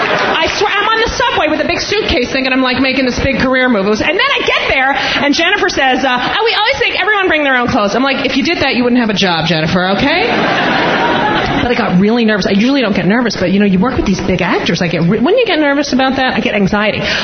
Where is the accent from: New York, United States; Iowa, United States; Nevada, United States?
New York, United States; Oh, it was really weird because, you know, I'm from New York. I'm used to the sea level.